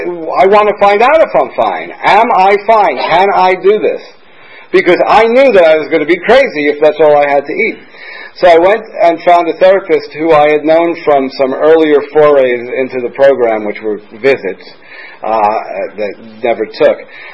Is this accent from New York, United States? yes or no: yes; New York, United States; I grew up in New York.